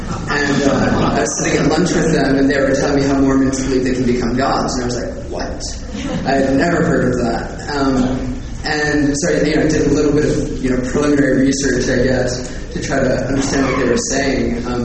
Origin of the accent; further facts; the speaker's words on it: Alabama, United States; I grew up in Alabama as the only Mormon in my school, and most of my friends are Baptists.